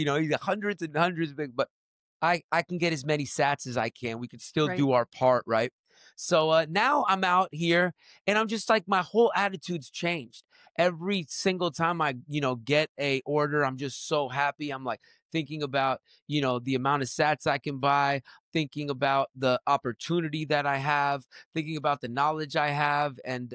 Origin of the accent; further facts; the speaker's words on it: Beverly Hills, California, United States; I grew up in Beverly Hills. So you can only imagine the kids that grew up in Beverly Hills.